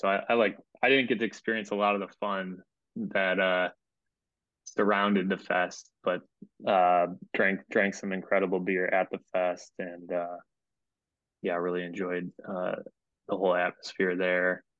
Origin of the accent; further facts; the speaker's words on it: Midwest, United States; My sister moved to Birmingham. We grew up in the Midwest.